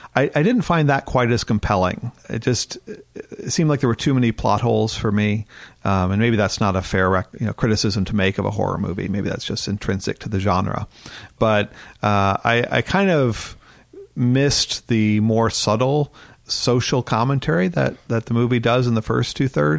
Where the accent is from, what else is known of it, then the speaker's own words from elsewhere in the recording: Flint, Michigan, United States; I grew up in Flint, Michigan, which is mostly African-American city. And that was true even when I was growing up in the 70s and 80s.